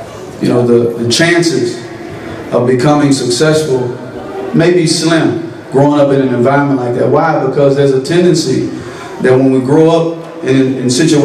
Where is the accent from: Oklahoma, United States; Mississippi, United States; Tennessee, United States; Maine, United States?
Mississippi, United States; Gulfport; I'm from Gulfport, Mississippi, and I was born in a single parent home